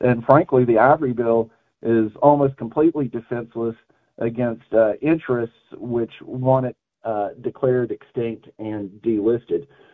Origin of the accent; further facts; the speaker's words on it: Monroe, Louisiana, United States; We're from Monroe, Louisiana, in the northeastern part of the state.